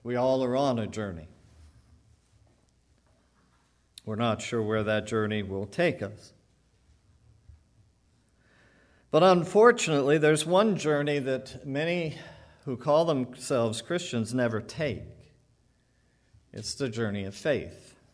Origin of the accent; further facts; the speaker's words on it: Erie, Pennsylvania, United States; also born or lived in Gettysburg; I grew up in Erie, journeyed to Williamsport for summers and back to Erie, journeyed to Gettysburg for 4 years.